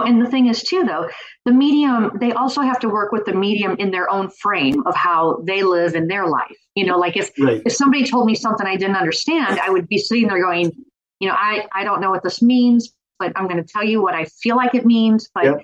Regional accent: Missouri, United States; although I'm from Missouri, I was visiting my son and daughter-in-law when they lived in New York.

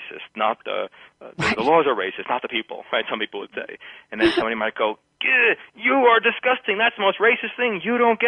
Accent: New York, United States; I'm going to the airport to go to New York, which is my hometown. Some people will hear that in my pace and style and accent, et cetera.

